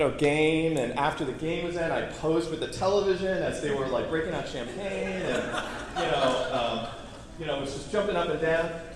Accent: Boston, Massachusetts, United States; As some of you know, I was born in Boston. And Boston, for most of my childhood and teenage years and college years, was a city of loser sports teams.

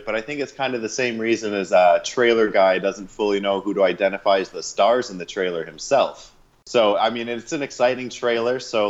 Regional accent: Midwest, United States; We're both from the Midwest originally, so we can relate a lot to the scenery.

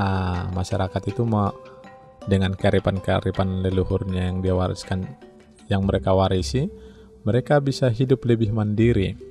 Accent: North Sumatra, Indonesia; ada saya sendiri berasal dari Sumatera Utara ataupun Tapanuli, Tanah Batak.

